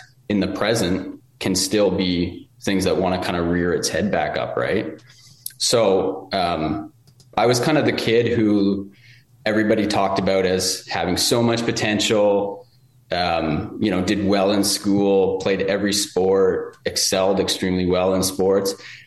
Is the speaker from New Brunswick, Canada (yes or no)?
yes; Saint John, New Brunswick, Canada; born and bred in New Brunswick.